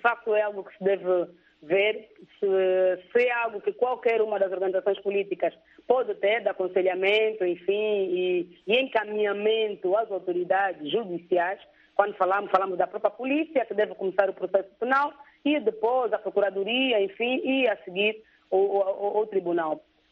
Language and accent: Portuguese; Angola; enquanto angolana